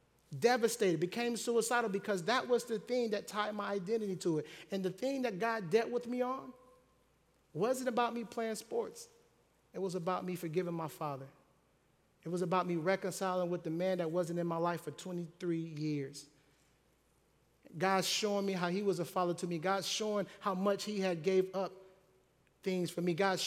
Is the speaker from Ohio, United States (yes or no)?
yes; Akron, Ohio, United States; growing up in Akron, Ohio, to a single mom, it was four of us, different dads, in the hood environment, the ghetto, the projects, home of LeBron James